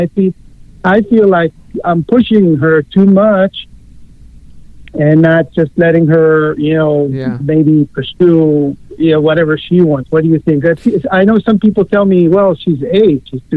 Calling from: Tarzana, California, United States; I'm calling from Tarzana, California.

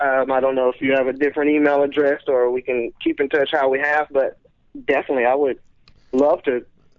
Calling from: Pittsburgh, California, United States; I am actually in Northern California, in Pittsburgh.

